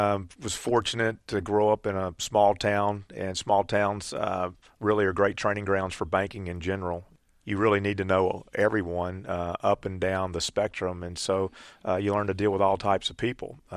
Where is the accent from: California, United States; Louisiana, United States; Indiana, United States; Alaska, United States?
Louisiana, United States; But the point being is that Penn Square was a known institution to me growing up in Louisiana.